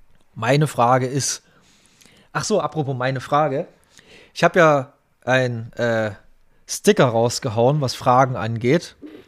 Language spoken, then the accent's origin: German; Saxony, Germany; als Sachse